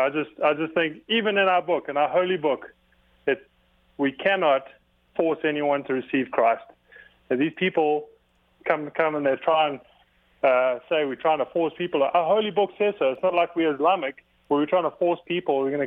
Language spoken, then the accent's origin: English; South Africa; I grew up playing rugby in South Africa